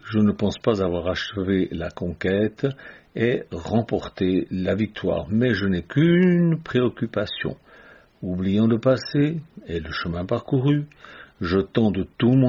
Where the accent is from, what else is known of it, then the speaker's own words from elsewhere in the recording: Switzerland; comme on dit chez moi en Suisse